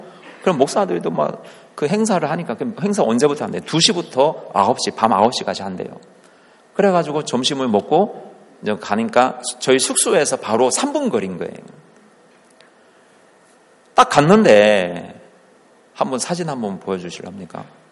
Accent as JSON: {"language": "Korean", "country": "South Korea", "said": "저는 한국에서 온 목사라고"}